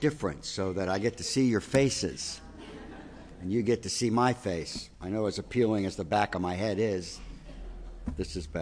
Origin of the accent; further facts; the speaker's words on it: Pennsylvania, United States; Mountains have always been a part of my life growing up around Pittsburgh, the Allegheny Mountains, the mountains of West Virginia.